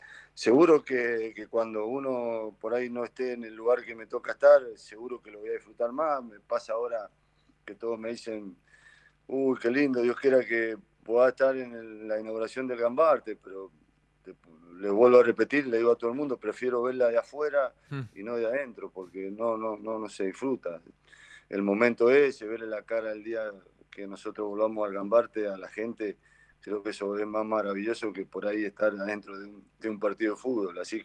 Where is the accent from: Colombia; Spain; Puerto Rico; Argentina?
Argentina; Mendoza; caminar tranquilo en mi provincia, aparte porque soy mendocino